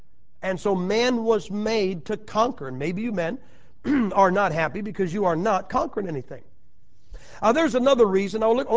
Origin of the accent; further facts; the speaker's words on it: Madison, Ohio, United States; I'm from Madison, Ohio. I was raised three blocks from five steel mills.